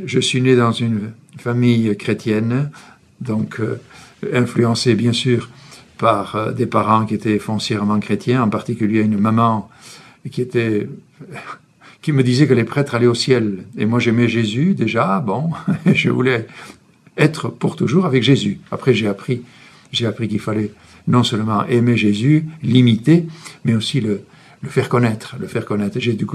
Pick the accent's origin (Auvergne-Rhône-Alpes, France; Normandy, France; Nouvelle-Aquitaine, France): Nouvelle-Aquitaine, France; Sare; born there; j'ai 77 ans, bientôt 78. Je suis né à Sarre, donc à quelques kilomètres de Bayonne.